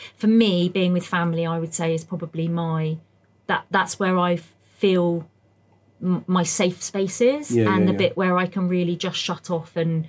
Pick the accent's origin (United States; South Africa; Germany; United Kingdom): United Kingdom; Hayling Island, South East England; I grew up on Hailing Island, recently just moved back to Hailing Island.